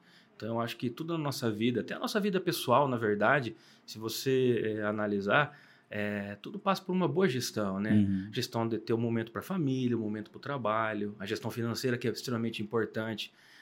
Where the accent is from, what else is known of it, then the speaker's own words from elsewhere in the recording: Santo André, São Paulo, Brazil; Quando eu nasci, eu fui para São Paulo, né, cara? Então, meus pais moravam em São Paulo.